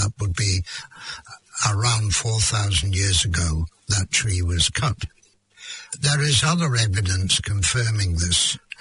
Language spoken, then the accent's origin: English; United Kingdom; I'm British.